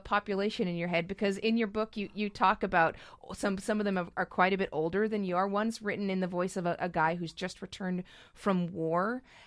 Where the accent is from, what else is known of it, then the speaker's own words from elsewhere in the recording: United States; I can't read this as an American, you know, 40-year-old woman.